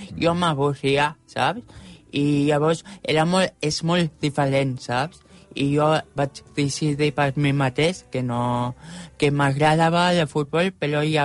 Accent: Vilassar, Catalonia, Spain; al meu poble de Vilassar tenim una companyia amateur de teatre

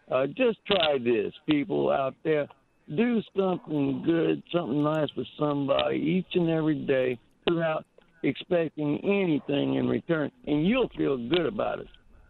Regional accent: Miami, Florida, United States; also born or lived in California; I'm in my 70s and born in California. I grew up in Miami, and I came here from Padre Island 35 years ago.

